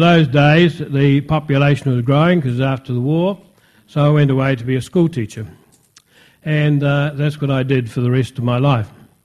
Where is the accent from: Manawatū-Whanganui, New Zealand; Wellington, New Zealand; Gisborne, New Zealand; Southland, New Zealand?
Southland, New Zealand; Invercargill; born there; also born or lived in Auckland; I was born in Invercargill in 1929, 6 o'clock in the morning. And when I was 11, 12, 13, I went away to be a Marist Brother in Auckland.